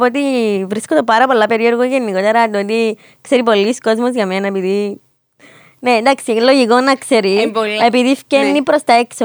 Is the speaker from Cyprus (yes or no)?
yes; Kokkinotrimithia, Nicosia District, Cyprus; Είμαι από την Κοκκινοτρομηθιά. Μεγάλωσα στην Κοκκινοτρομηθιά.